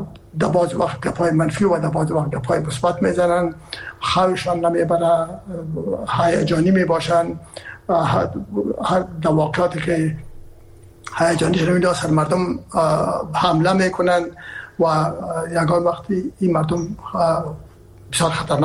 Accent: Herat, Afghanistan; ما که هستم از هرات هستم و پدر مادر من هرات هستن

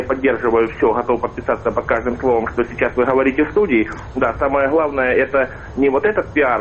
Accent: Rostov Oblast, Russia; Я из Ростовской области.

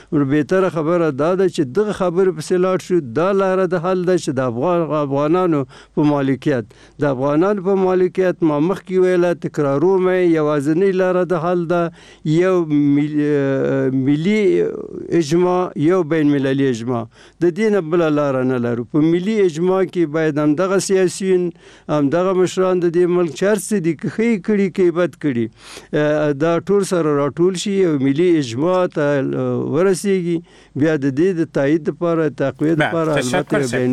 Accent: Afghanistan; افغانان وژل کیږي افغانانو کور ورانیږي نو خو زه هم افغان ی

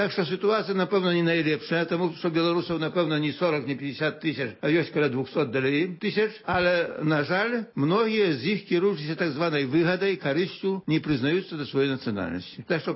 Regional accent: Podlaskie Voivodeship, Poland; таксама, як і я, беларус з усходзя Беласточыны

